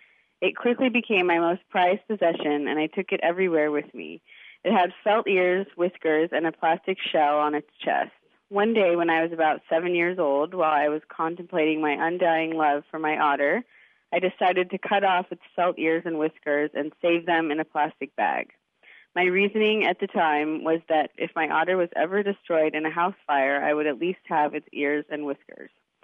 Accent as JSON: {"language": "English", "town": "Portland", "region": "Oregon", "country": "United States", "said": "I'm from Portland, Oregon."}